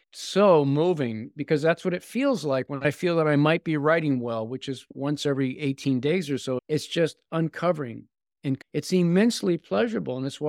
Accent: Massachusetts, United States; especially the Milltown area where I grew up on the Massachusetts-New Hampshire border, until I wrote directly about it in my memoir, Townie.

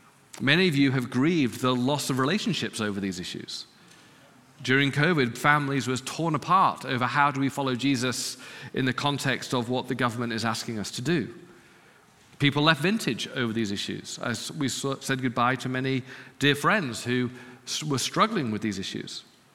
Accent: United Kingdom; now in United States; and I'm British.

